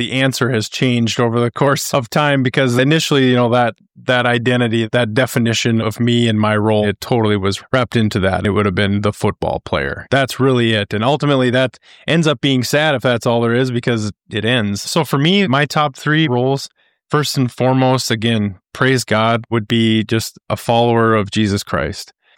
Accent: Cannon Falls, Minnesota, United States; We grew up in Cannon Falls, Minnesota.

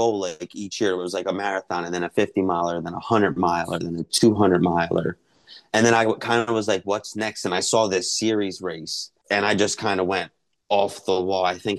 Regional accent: Philadelphia, Pennsylvania, United States; Yeah. Born and raised in the Northeast section too, specifically.

